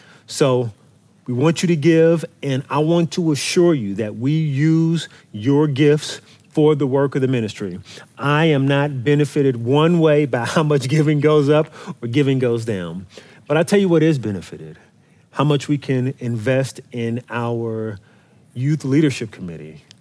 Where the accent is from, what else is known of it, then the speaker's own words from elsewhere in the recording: East Coast, United States; born there; I was born in the East Coast. I'm unoffendable.